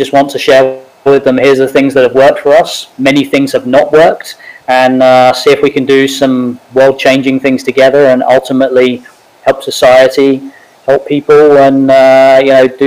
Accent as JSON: {"language": "English", "town": "Cambridge", "region": "East of England", "country": "United Kingdom", "tie": "born or raised there", "said": "I think my accent's a bit blurred these days. I'm originally from the UK. I grew up there sort of around the Cambridge area, and like most people in the UK, went towards London to work."}